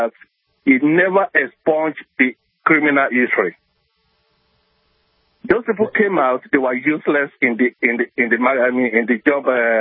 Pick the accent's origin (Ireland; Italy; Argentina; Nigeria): Nigeria; now in United States; I live in Delaware. I've been in America for about 20 years now.